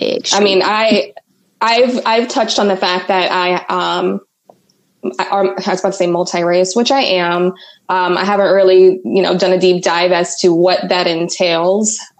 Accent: Jamaica; growing up in Jamaica, I never really paid attention to any of it.

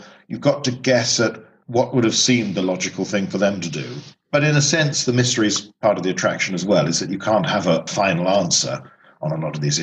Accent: United Kingdom; growing up in Britain, there's the remains of a Roman legionary fortress and amphitheater about 20 miles away from where I grew up.

